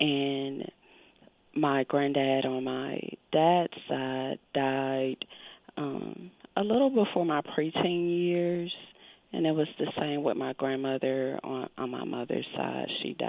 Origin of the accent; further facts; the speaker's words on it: Arkansas, United States; University of Arkansas, in which I'm from Arkansas, had a master's program